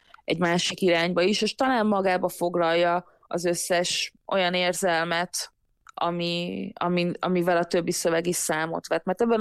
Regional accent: Hungary; born there; Édesapám algériai, egészen fiatalon, 17 évesen jött Magyarországra, és én már itt születtem.

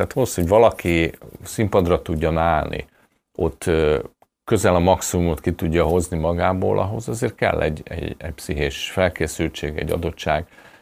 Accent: Pécs, Baranya, Hungary; én Pécset születtem, és ott is nőttem föl, és akkor jártam föl 2 évig, vonatoztam Budapestre

